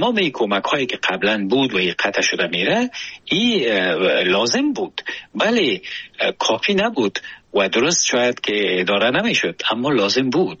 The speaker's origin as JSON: {"language": "Persian", "country": "Afghanistan", "said": "ما از افغانستان هستیم"}